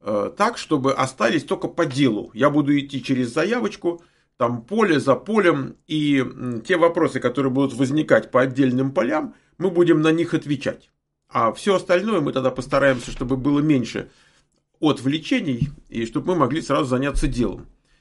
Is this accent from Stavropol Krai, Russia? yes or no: no; Moscow, Russia; born there; Я вообще-то в Москве родился